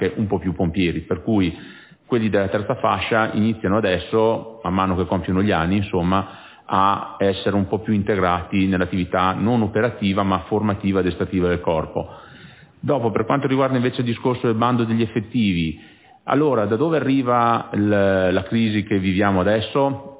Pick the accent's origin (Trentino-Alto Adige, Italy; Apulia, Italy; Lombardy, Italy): Trentino-Alto Adige, Italy; Rovereto; tanto siamo tutti di Rovereto